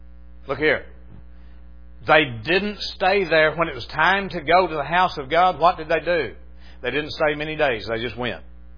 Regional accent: the South, United States; I'm still going to say down because I'm a Southerner.

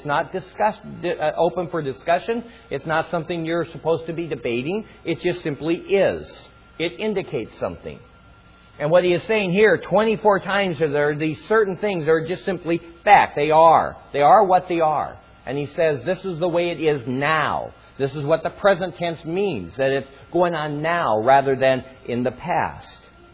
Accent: Denver, Colorado, United States; I was a child growing up in Denver, Colorado. I played with many friends and loved the snow.

